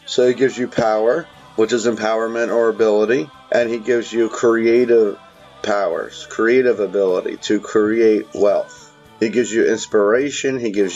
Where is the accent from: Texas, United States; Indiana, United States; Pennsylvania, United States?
Pennsylvania, United States; Philadelphia; You know, I'm from Philly.